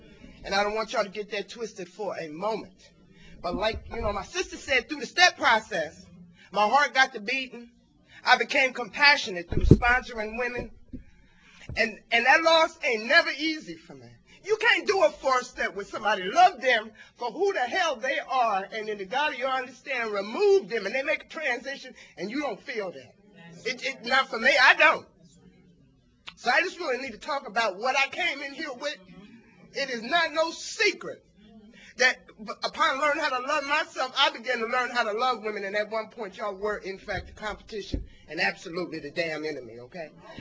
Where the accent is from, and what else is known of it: Somerset, New Jersey, United States